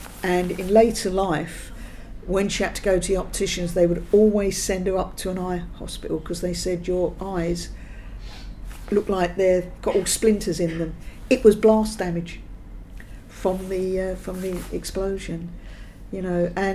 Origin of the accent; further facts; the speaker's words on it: Manor Park, London, United Kingdom; I was born in Manor Park and I still live in Manor Park.